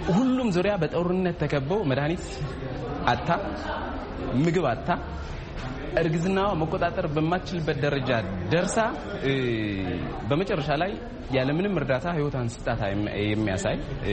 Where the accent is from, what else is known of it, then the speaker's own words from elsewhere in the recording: Tigray, Ethiopia; እኔ ከትግራይ ክልል ነው የመጣሁት።